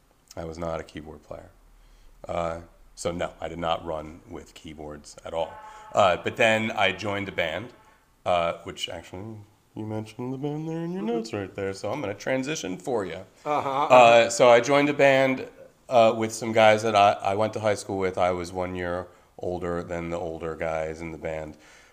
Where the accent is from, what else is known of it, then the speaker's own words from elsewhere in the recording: Lower Merion, Pennsylvania, United States; Well, I was, but then in growing up in Lower Merion School District, as many of us did you go to Lower? As many of us did in this room, I was offered a chance to learn like a band or orchestral instrument in 4th grade